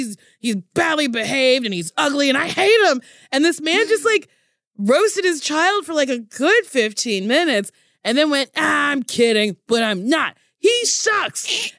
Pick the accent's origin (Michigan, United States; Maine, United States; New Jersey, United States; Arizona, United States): New Jersey, United States; Middletown; Middletown, New Jersey. I went to Middletown High School South.